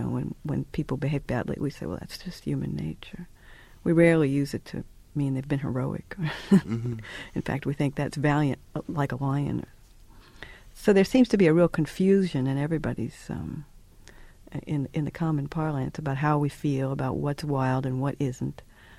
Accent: New Orleans, Louisiana, United States; I've had lots of contact with rats in my life because I grew up in New Orleans.

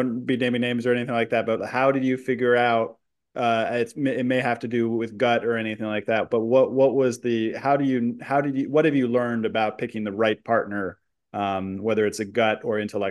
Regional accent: California, United States; But I come from the West Coast. I come from California. I come from the Silicon Valley craziness that has sort of taken over the world.

